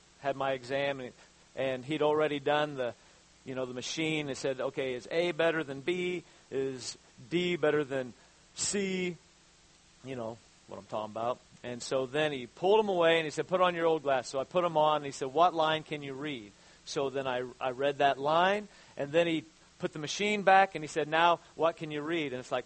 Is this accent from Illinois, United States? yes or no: yes; Abingdon, Illinois, United States; And so yesterday I'm walking around my hometown, and so me and Gunner, I took him, he gets kind of tired of the paths I take him on around here, so I was like, okay, dude, we almost walked the whole town of Abingdon